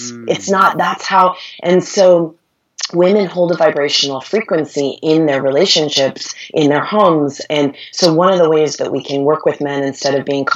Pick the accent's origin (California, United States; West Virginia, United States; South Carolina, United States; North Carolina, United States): West Virginia, United States; because I'm from West Virginia and those are my people.